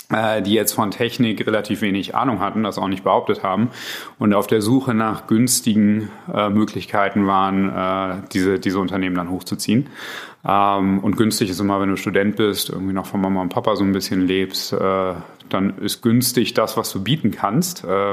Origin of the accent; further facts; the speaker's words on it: Berlin, Germany; Ich bin eigentlich Berliner